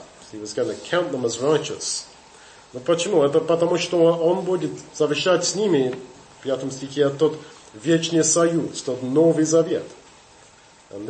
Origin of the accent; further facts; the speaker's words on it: England, United Kingdom; Russian is a second language; Я вырос в Англии в 70-м годах.